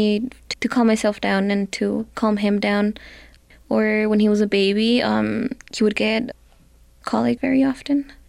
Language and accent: English; Santa Fe, New Mexico, United States; I am 17 years old. I am from Santa Fe, New Mexico, and I'm a senior at Capital High School.